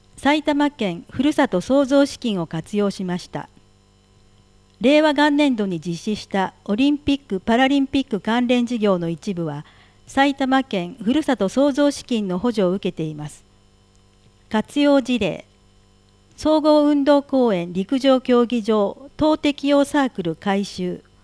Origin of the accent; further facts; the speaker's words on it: Brazil; Japanese is a second language; 私の母国ブラジルには各地域、北部、北東部、中西部、東南部と南部を象徴する木がありますが